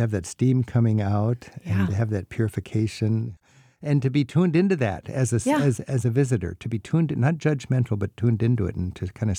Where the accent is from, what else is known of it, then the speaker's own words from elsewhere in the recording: United States; this is a big shocking thing to me because I'm an American.